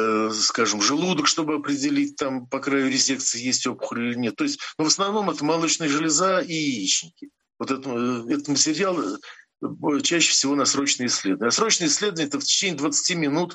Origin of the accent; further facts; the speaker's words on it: Primorsky Krai, Russia; Я же вам сказал, что я вырос в Приморье.